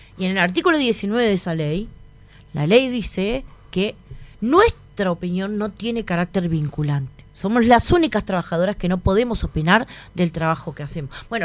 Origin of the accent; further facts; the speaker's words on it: Montevideo, Uruguay; Yo me crié acá en Montevideo mientras mi padre estaba preso, que fue preso político.